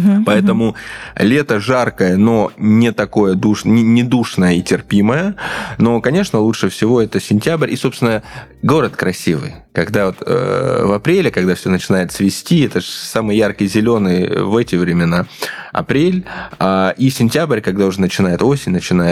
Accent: Krasnodar Krai, Russia; Я, допустим, родился на Кубани уже, да, и прожил там много лет. На Кубани душно.

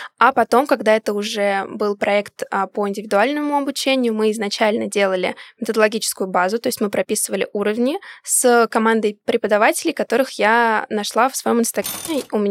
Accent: Russia; Да, я вернулась вот к нему в Москву.

